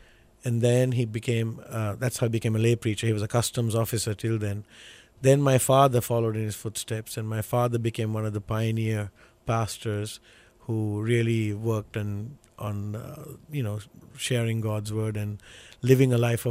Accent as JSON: {"language": "English", "country": "Sri Lanka", "tie": "born or raised there", "said": "Okay, you know, Sri Lanka is an island. It's on the southern tip of India."}